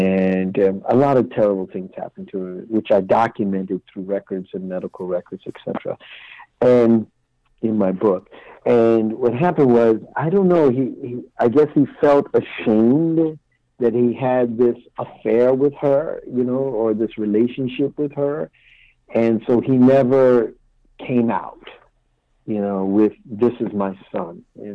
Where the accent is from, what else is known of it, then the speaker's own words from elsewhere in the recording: California, United States; also born or lived in Philadelphia; because I grew up in California.